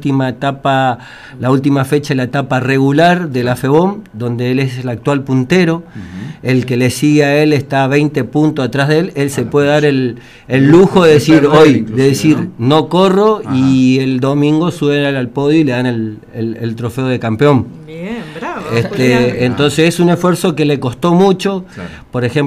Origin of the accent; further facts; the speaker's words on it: Santo Tomé, Corrientes, Argentina; somos de Santo Tomé Corrientes.